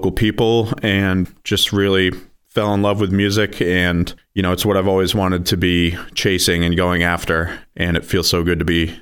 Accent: Marshfield, United States; also born or lived in Boston / Washington, D.C.; I am from Marshfield originally and spent some time in Boston and Washington, D.C.

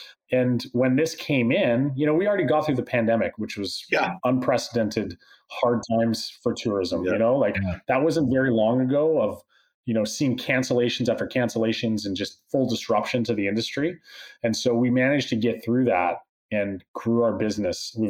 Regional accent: British Columbia, Canada; Oh, I'm born in 84, you know, like I remember a time before the screen. You know, I grew up on the Gulf Islands here.

